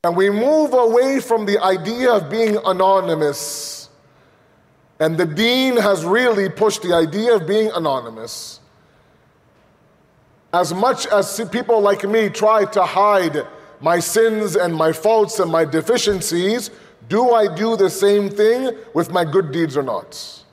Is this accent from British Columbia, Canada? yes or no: no; Pickering, Ontario, Canada; me growing up in Al-Mahdi in Pickering, every Thursday night was the best night of my week.